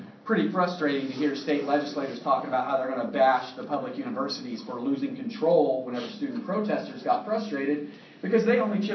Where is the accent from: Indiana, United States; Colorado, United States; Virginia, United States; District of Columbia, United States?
Indiana, United States; now in Missouri, United States; I'm originally from Indiana, from a rural area of southern Indiana, so Missouri makes a lot of sense to me in some ways